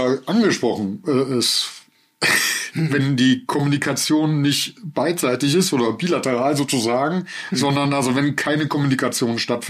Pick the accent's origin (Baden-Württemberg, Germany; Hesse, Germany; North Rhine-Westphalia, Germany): North Rhine-Westphalia, Germany; Cologne; als Kölner